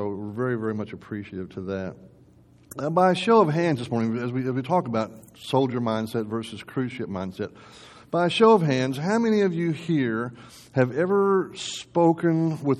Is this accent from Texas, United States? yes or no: yes; Texas, United States; Growing up in Texas, that resonates with me.